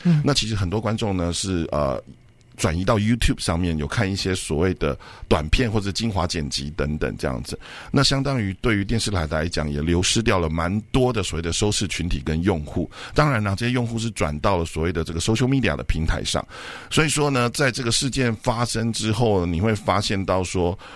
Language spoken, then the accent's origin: Chinese; United States; 可是你触及到我美国人的一个痛